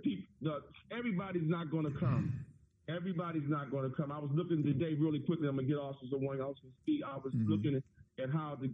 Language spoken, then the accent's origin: English; Guyana; I'm English. You were English? What you mean you English? Yeah, I'm from Guyana, and Guyana, British Guyana